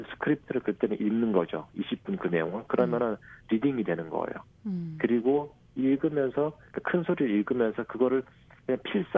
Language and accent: Korean; North Korea; now in South Korea; 완전한 북한 사람이구나, 완전한 한국 사람이구나.